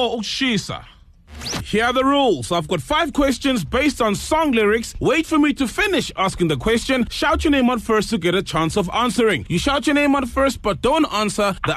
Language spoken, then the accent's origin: English; Randfontein, Gauteng, South Africa; from Randfontein.